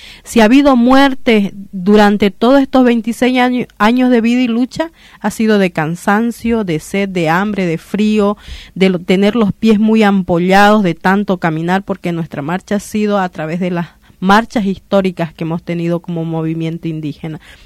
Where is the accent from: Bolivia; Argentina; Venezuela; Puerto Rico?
Bolivia; Pando; de Pando con los pueblos indígenas y campesinos del pueblo Tacana, de donde yo pertenezco. Yo soy del departamento de Pando.